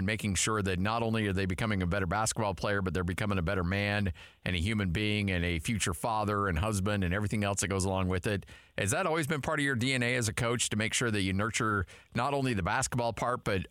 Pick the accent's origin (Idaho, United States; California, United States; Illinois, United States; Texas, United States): Idaho, United States; So I grew up in Southern Idaho, and I love college basketball.